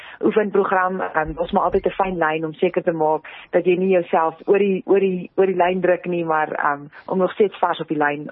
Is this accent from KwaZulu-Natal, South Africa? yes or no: no; Free State, South Africa; soos jy sê gebore en groot geword daar in die Vrystaat, dit was definitief nie op my plan vir my toekoms nie